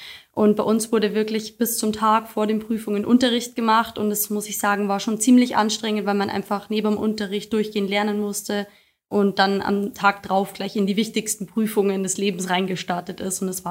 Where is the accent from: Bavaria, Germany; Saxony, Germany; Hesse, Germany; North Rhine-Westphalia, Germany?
Bavaria, Germany; Regensburg; now in Munich, Germany; Also ich bin 25 Jahre alt und ich bin ursprünglich aus Regensburg, lebe allerdings aufgrund der Arbeit inzwischen in München.